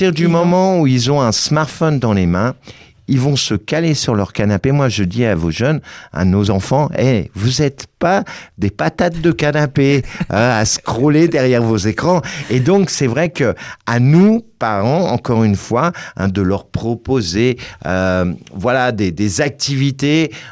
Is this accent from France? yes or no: yes; France; Chez nous, en France, hein, trois quarts des 11-15 ans ont des anxiétés inquiétantes.